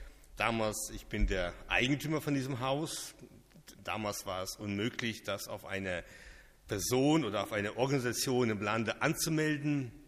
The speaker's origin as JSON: {"language": "German", "region": "Baden-Württemberg", "country": "Germany", "said": "ich komme ja aus dem Schwarzwald, aus dem Nordosten des Schwarzwaldes, aus der Nähe von Herrenberg."}